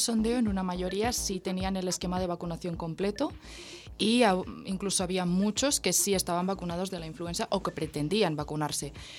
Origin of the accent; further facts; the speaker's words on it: Spain; now in Guadalajara, Mexico; vengo de España, soy enfermera y actualmente estoy estudiando periodismo y estoy haciendo un intercambio aquí en la Universidad de Guadalajara.